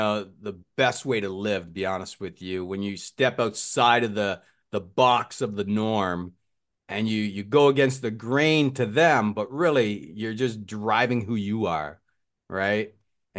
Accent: Canada; even though I'm from Canada, I'm just not into cold anymore.

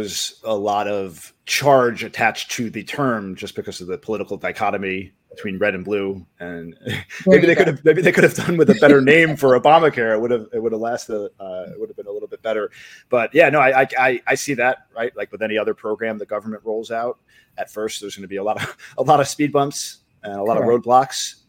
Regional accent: New York, United States; now in South Florida, United States; I hail from New York many, many years ago. So I consider myself fully integrated in the South Florida lifestyle.

